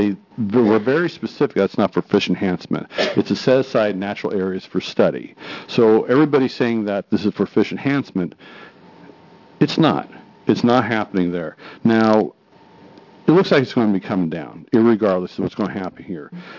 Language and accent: English; North Plains, Oregon, United States; from North Plains, Oregon area.